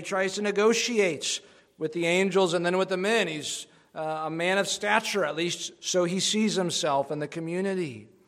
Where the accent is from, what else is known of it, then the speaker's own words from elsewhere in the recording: Minnesota, United States; I'm from Minnesota. Maybe that's how we are with judgments.